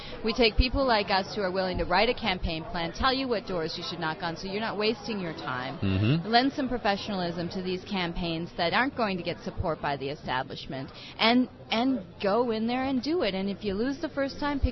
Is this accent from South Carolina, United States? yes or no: no; Minnesota, United States; My home state of Minnesota, I was an organizer there.